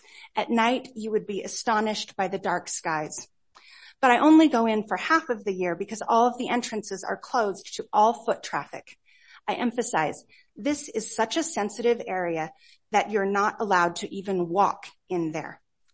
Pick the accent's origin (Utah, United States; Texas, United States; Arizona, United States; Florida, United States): Utah, United States; Hooper; I'm a resident of Hooper and a small business owner. I grew up in Hooper, and we are raising our family here because it's one of the best small towns in America.